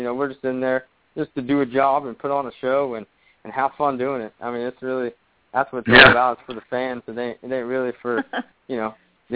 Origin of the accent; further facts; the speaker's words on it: Oklahoma, United States; I'm actually right on the border of Kansas, Oklahoma.